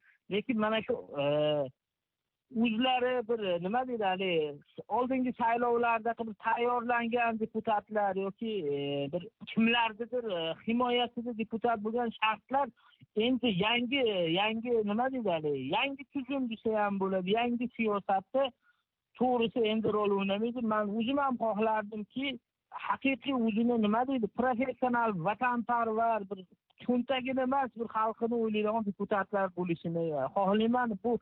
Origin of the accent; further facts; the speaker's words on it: Rishton, Fergana Region, Uzbekistan; o'zimni qishlog'im endi Rishton tumani deydi.